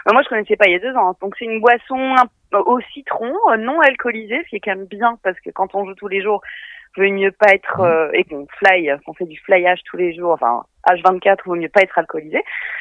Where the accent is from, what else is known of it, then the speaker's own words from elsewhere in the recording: Hauts-de-France, France; accent: Ch'ti; Moi, l'accent ch'ti, il revient quand je suis ch'ti ou flamand. Hein. D'ailleurs, parce que j'ai de la famille de Lille et de la famille de Dunkerque.